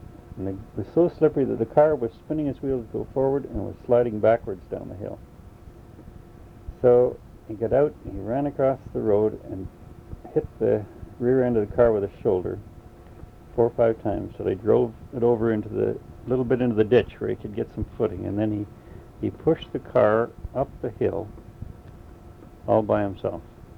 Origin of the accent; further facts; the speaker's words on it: Ottawa, Ontario, Canada; also born or lived in Stittsville; I lived there until 1969, August 12th. I actually lived just outside of Ottawa in a little town called Stittsville.